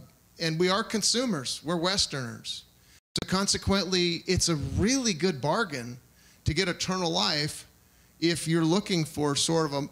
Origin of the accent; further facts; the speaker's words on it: Los Angeles, California, United States; I grew up in Los Angeles, and so there was just like kids everywhere. A block would have 20 or 30 kids on it.